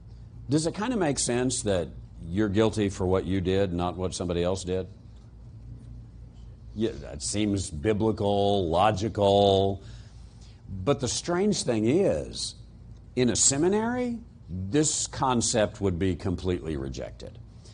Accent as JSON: {"language": "English", "town": "Casper", "region": "Wyoming", "country": "United States", "tie": "born there", "said": "I say that I was born in Casper, Wyoming."}